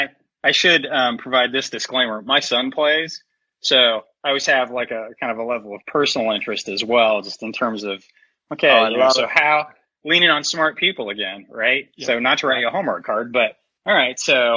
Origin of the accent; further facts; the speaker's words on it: Indiana, United States; And I grew up in Indiana, which it was basketball and football, right?